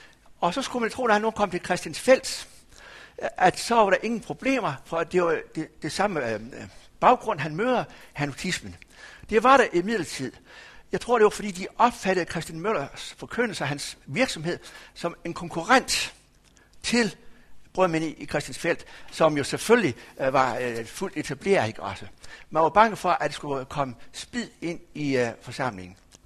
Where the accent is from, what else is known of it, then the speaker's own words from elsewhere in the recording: Skjern, Central Denmark Region, Denmark; for jeg i Skjern, hvor jeg kommer fra